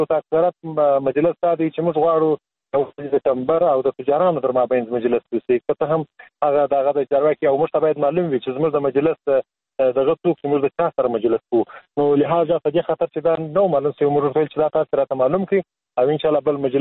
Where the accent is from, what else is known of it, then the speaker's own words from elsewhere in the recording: Afghanistan; زه د افغانستان یو تابعیم